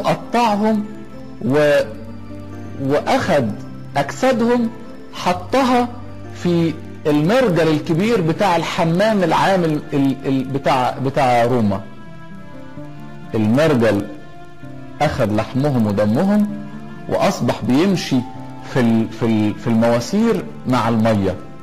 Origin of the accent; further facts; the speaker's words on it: Egypt; عسكر عندنا في مصر قديمة